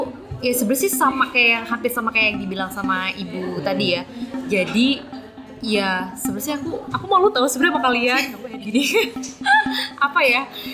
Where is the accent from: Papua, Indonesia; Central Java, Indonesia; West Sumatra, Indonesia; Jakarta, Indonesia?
Central Java, Indonesia; Tegal; gue sebagai anak Tegal ya daerah gitu ya